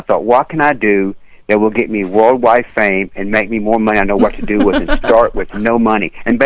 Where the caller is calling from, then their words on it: Bloomington, United States; Well, I'm calling from Bloomington right now.